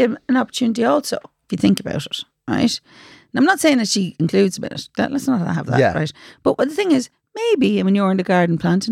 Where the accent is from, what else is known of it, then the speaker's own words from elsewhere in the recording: Sligo, Connacht, Ireland; now in Dublin, Ireland; I'm from Sligo and I am renting in Dublin.